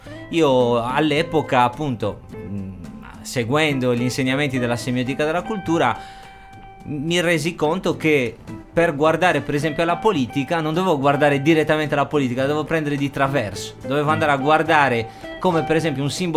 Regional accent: Carloforte, Sardinia, Italy; io, che sono nato e cresciuto a Carloforte, da mamma carlofortina ma da babbo di Nureci, e dunque vivevo in between anche tra questi due mondi

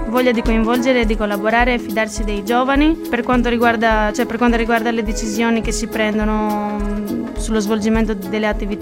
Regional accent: Tirana, Tirana County, Albania; Vengo da Tirana, ma sono un incrocio tra l'Albania e la Grecia

